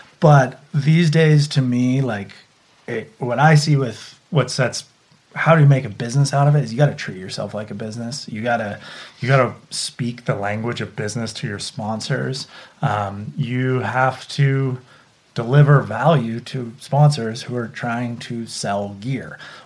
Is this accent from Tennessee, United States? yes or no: no; Santa Cruz, California, United States; even though I grew up in Santa Cruz at the beach.